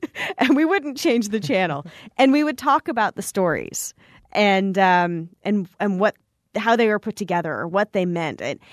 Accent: Los Angeles, California, United States; And I grew up initially in Southern California in the LA area, where there is a ton of traffic.

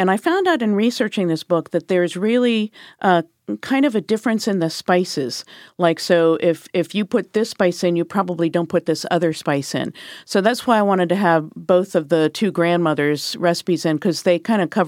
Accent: New England, United States; You know, I came from New England.

